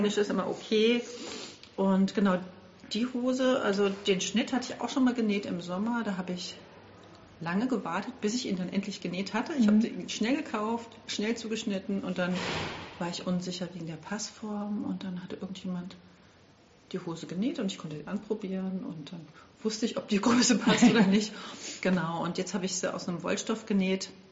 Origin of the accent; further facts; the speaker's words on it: Berlin, Germany; ich komme aus Berlin und ich nähe, seit ganz, ganz, ganz vielen Jahren.